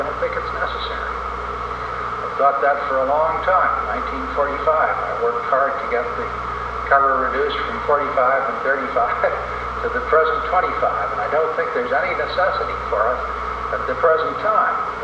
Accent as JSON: {"language": "English", "country": "United States", "said": "I must admit that galls me as an American."}